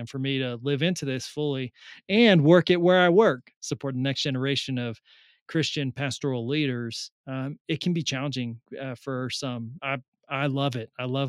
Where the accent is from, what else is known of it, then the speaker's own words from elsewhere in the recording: Salinas, California, United States; Yeah, so I was raised in Salinas, California, in the middle of California, surrounded by lettuce fields. Mexican Latino Catholic.